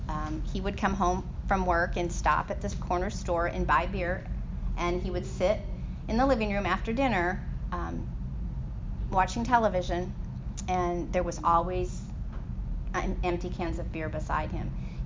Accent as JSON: {"language": "English", "region": "Michigan", "country": "United States", "moved": "as an adult", "lives_now": "Texas, United States", "said": "he took a job down here in Texas, so I moved from Michigan to Texas. I took my first plane ride when I moved to Texas, and because I was this Midwestern small town girl"}